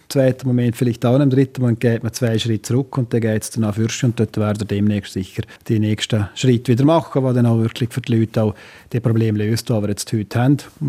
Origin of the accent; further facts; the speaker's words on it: Triesenberg, Liechtenstein; Das ist meine Heimat, mein Zentrum und da fühle ich mich wohl.